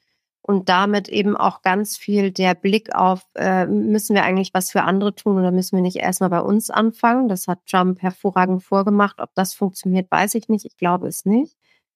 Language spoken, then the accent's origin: German; West Berlin, Berlin, Germany; Ich komme aus West-Berlin, für mich war das Thema West-Ost ein Riesenthema.